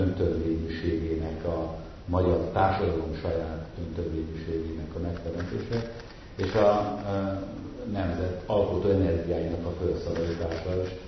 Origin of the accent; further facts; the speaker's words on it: Budapest, Hungary; born there; én már Pesten születtem, de gyerekkoromban mindig határon túl töltöttük